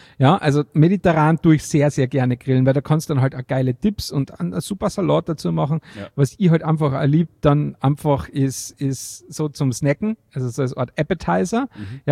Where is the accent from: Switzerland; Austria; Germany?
Austria; Carinthia; Oder natürlich auch dann, und da kommt auch wieder mein Kärntner Ursprungsding her.